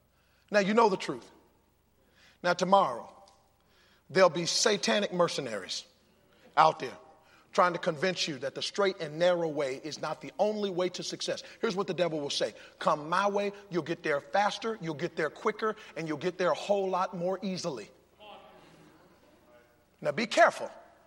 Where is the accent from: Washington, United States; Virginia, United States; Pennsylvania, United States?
Virginia, United States; I'm from Northern Virginia.